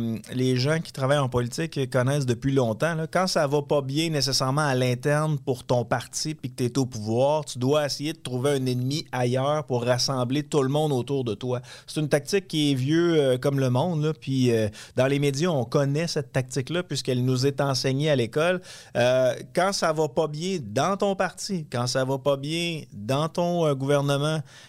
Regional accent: Quebec, Canada; très fier d'être Québécois.

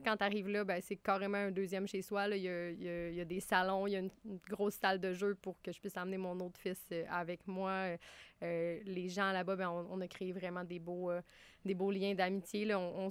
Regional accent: Chicoutimi, Quebec, Canada; Moi, je viens de Chicoutimi.

